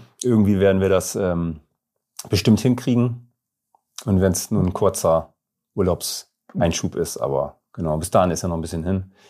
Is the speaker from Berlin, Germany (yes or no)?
no; Bremen, Germany; wir als Bremer sagen oder als Norddeutsche